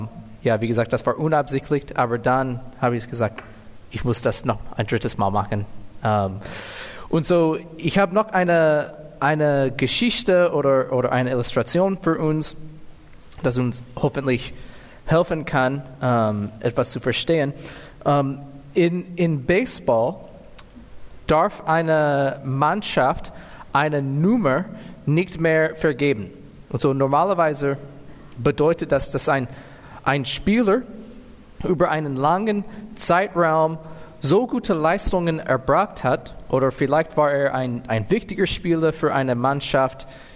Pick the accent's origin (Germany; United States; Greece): United States; Texas; German is a second language; ich komme aus Texas